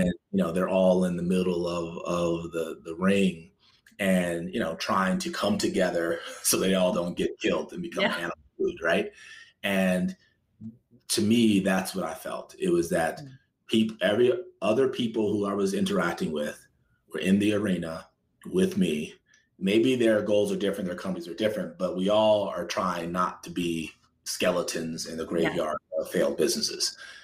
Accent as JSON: {"language": "English", "town": "Chicago", "region": "Illinois", "country": "United States", "tie": "born or raised there", "said": "And I grew up in Chicago. So it's like that was like what I grew up on."}